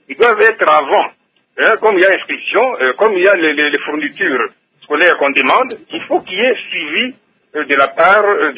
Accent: Mbuji-Mayi, Kasaï-Oriental, DR Congo; chez nous au Kassai-Oriental, dans la ville de Mbujimaï

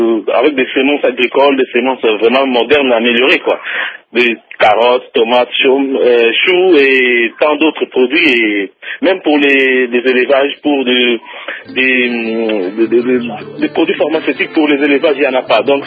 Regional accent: Bandundu, DR Congo; Je suis originaire de la province de Bandundu.

